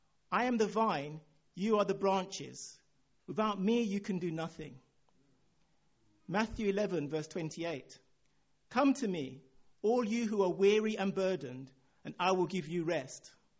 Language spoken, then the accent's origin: English; Nigeria; accent: Nigerian; as you've guessed from my accent, my background is Nigerian.